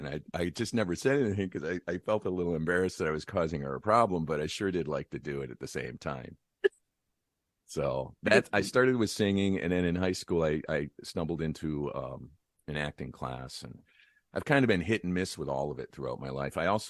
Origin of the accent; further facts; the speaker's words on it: Detroit, Michigan, United States; now in Los Angeles, United States; I'm in LA right now, but I'm originally from Detroit, so I'm kind of a sister city to Windsor.